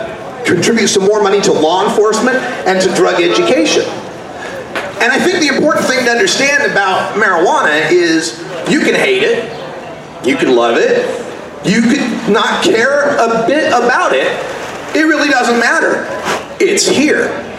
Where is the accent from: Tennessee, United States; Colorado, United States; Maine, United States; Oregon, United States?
Oregon, United States; I'm from Oregon. My home state has just reaped $5.3 million in tax revenue